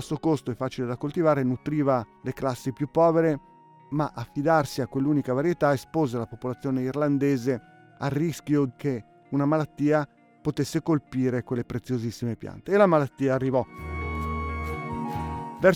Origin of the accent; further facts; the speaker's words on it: Lombardy, Italy; io ho visto dalle mie parti, tra Milano e Bergamo, era pieno di campi di mais